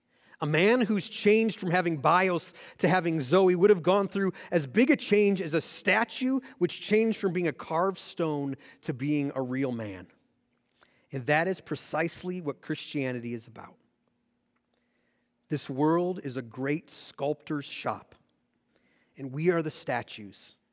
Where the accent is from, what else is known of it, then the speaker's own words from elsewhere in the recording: Michigan, United States; also born or lived in Texas; Now, I try not to drink a lot of soda, or when I was growing up in Michigan, we called it pop, okay?